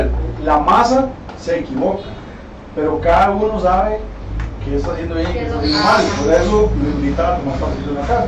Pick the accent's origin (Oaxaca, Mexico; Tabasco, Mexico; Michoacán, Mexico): Michoacán, Mexico; Morelia; Soy de Morelia, lamentablemente no puedo votar allá.